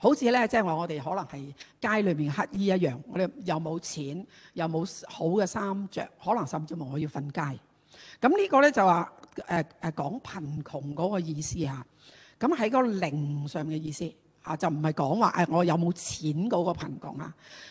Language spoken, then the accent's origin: Cantonese; China; 其實我哋中國人咧好叻㗎